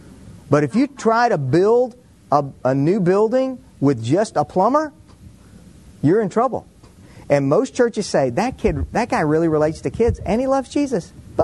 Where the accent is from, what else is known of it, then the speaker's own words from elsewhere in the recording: Waco, Texas, United States; When I grew up in Waco, Texas, our goofy thing was we talked British in our youth group.